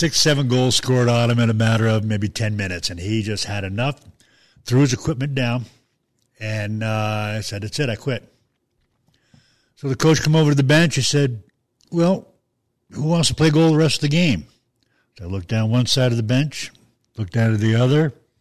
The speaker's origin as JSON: {"language": "English", "town": "Long Island", "region": "New York", "country": "United States", "tie": "born or raised there", "said": "I grew up in Long Island, New York."}